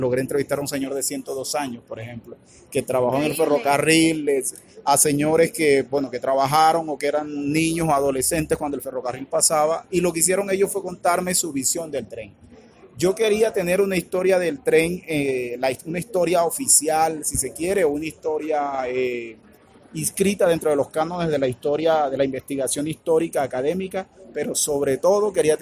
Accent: Valledupar, Cesar, Colombia; also born or lived in Cartagena; yo nací en Valledupar. Yo soy nacido en Valledupar. Hice todo mi bachillerato, la primaria y el bachillerato en Valledupar, pero la universidad la hice en Cartagena. Entonces, me he movido siempre entre Valledupar y Cartagena. Viví un tiempo también en Bogotá, luego estuve en México

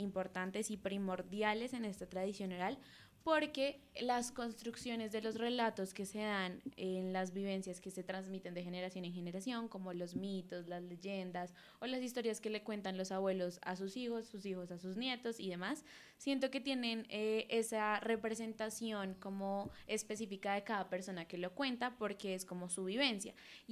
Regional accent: Colombia; la preservación de nuestras tradiciones como colombianos.

